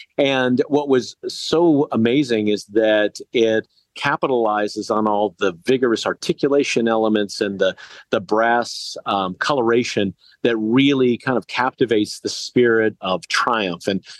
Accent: Arizona, United States; also born or lived in Phoenix; I'm an Arizona native. I was born in Phoenix. I was raised in the ranchlands of the White Mountains. And it was music that actually brought me back to Arizona.

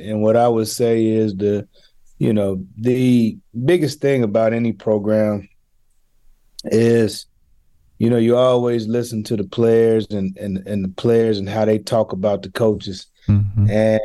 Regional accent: West Coast, United States; It's really different from growing up on the West Coast from the standpoint of, you know, going and playing down at Duke and NC State and all these different places.

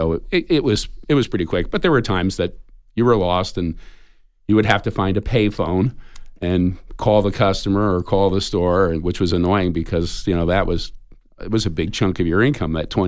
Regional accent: New Jersey, United States; Well, I grew up in New Jersey. Lived there for 20 years, and the beginning of my life there pretty much was playing music.

